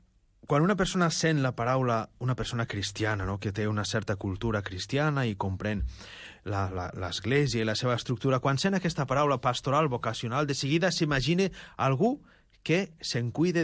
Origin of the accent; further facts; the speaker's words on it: Calp, Valencian Community, Spain; born there; now in Lleida, Spain; Jo vaig néixer a Alacant, a un poble d'Alacant petit, bueno, ara ja no és tan petit, que se'n diu Calp. Mm-hmm. És a la costa, a la comarca de la Marina Alta.